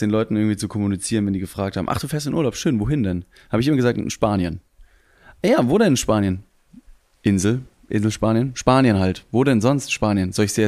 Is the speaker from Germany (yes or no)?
yes; Germany; wir sind Deutsche